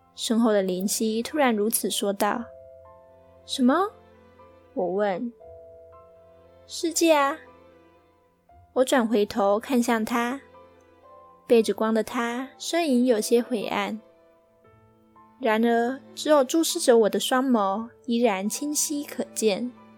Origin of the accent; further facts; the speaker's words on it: Kaohsiung, Taiwan; 就是我是高雄人， 然后在小时候，每次去屏东的时候，从屏东每次要回高雄都会经过一个大桥